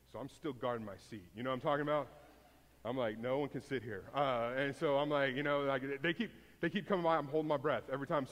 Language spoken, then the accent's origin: English; Houston, Texas, United States; I grew up in Houston.